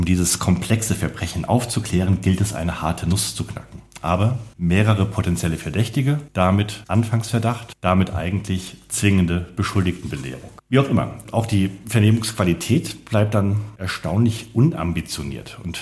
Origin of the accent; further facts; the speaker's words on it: Hesse, Germany; born there; Also als gebürtiger Hesse, der auch ab und zu noch in seinem Heimatland ist